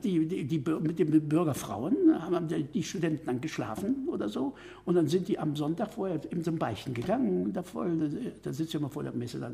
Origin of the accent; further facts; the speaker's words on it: Central Germany, Germany; wir kommen aus Mitteldeutschland eigentlich